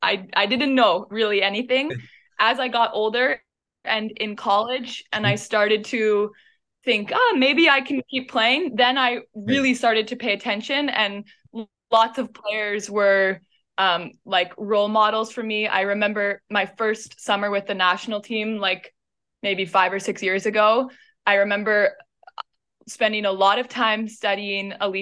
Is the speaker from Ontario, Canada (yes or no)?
no; Langley, British Columbia, Canada; I grew up in Langley, British Columbia, and the college was also in Langley.